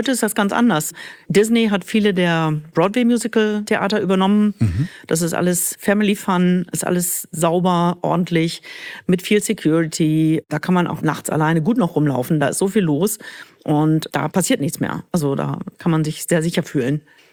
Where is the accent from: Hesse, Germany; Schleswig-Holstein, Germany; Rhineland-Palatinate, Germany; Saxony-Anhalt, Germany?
Schleswig-Holstein, Germany; Bad Oldesloe; ich komme ganz aus dem Norden, Bad Oldesloe, liegt zwischen Hamburg und Lübeck in Schleswig-Holstein, am Stadtrand von Hamburg, könnte man auch sagen, je nachdem, wie man das sieht.